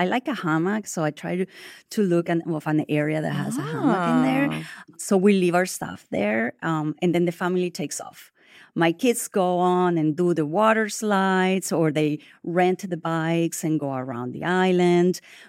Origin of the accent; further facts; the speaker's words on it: Venezuela; I'm originally from Venezuela